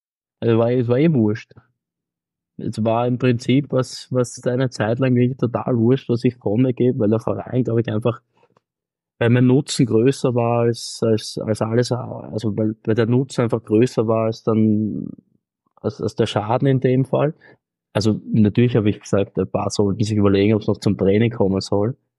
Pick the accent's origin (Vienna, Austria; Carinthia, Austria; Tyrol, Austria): Tyrol, Austria; now in Tilburg, Netherlands; das bin ich aus Tirol gewohnt.